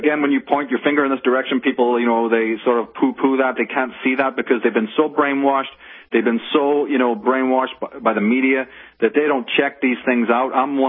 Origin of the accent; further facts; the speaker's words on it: Belfast, Northern Ireland, United Kingdom; Growing up in Belfast at that time was very difficult because there was a lot of violence and trouble.